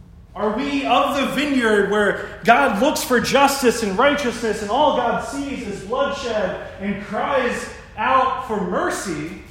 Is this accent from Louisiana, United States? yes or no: no; Ocean City, New Jersey, United States; I'm from Ocean City, New Jersey, a small town down at the shore in South Jersey.